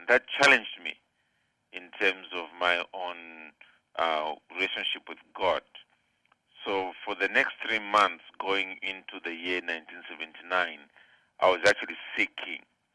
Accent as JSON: {"language": "English", "country": "Zambia", "tie": "born or raised there", "said": "I grew up in Zambia."}